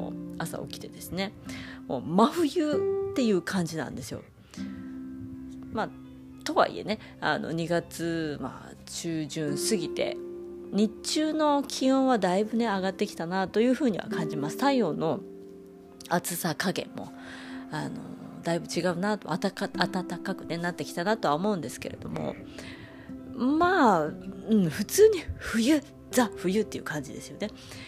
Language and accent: Japanese; Hokkaido, Japan; 私たちどさんこにとってはですね、一番寒い季節